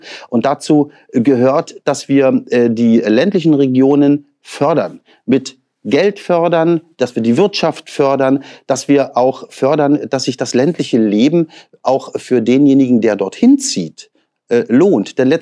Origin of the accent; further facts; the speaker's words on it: Stralsund, Mecklenburg-Vorpommern, Germany; Also ich bin ja gebürtiger Stralsunder. Ich komme ja also sozusagen direkt von der Küste und war auch immer stolz, Vorpommer zu sein. Jetzt bin ich Mecklenburger in der wunderschönen mecklenburgischen Seenplatte.